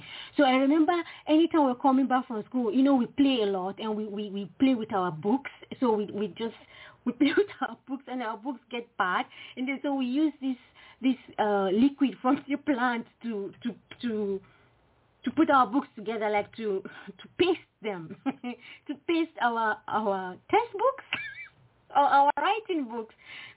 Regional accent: Jos, Plateau, Nigeria; when I was growing up in Nigeria, Jos, in the middle of Nigeria.

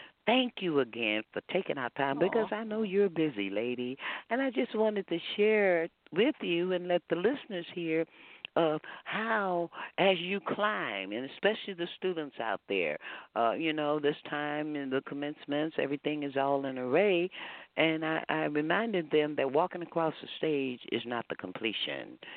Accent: Texas, United States; You know I'm a Texan

